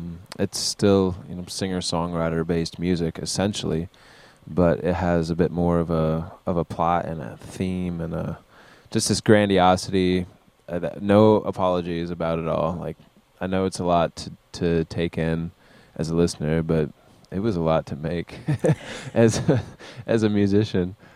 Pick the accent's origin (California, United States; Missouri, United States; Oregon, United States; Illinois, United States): Oregon, United States; Portland; now in Minneapolis, United States; I'm originally from Portland.